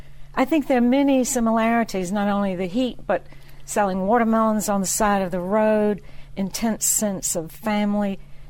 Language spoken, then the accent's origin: English; Fitzgerald, Georgia, United States; If you've spent a lot of time in Tuscany, I think you begin to realize how much the life in Tuscany resembles the life that I knew growing up in Geo